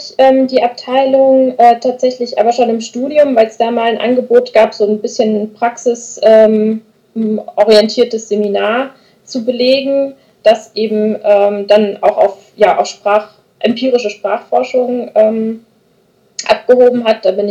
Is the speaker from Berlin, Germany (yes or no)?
no; Rheinbach, North Rhine-Westphalia, Germany; also born or lived in Hamburg; Geboren bin ich außerhalb des Rheinlands in Hamburg.